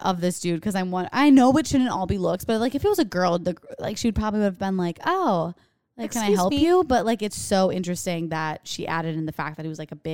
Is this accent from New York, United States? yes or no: yes; New York, United States; So we're from New York, you know, busy streets, lots of walking and a lot of Uber rides.